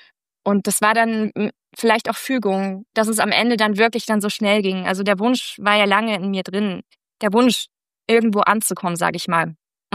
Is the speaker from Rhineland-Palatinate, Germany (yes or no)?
no; Thuringia, Germany; also born or lived in Munich; now in Garmisch-Partenkirchen, Germany; Ich bin Anfang des Jahres hergezogen. Hab davor lange in München gelebt und aufgewachsen bin ich in Thüringen.